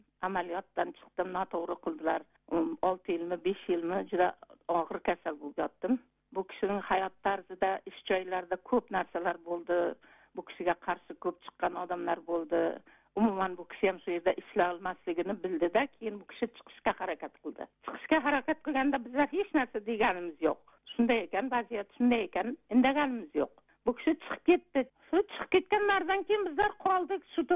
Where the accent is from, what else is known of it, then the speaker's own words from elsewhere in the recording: Zomin, Sirdaryo Region, Uzbekistan; born there; Men Sirdaryo oblasi Zomin rayonida tug'ilganman. Oilam, ota-onam o'qituvchi bo'lgan.